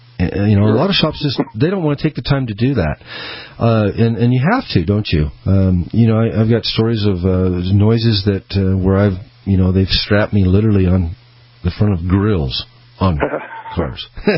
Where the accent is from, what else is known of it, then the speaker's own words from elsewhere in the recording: Boise, Idaho, United States; also born or lived in Peoria, Illinois; I was born in Peoria, Illinois, and moved to Boise way back when. So all of my life I've been living in Boise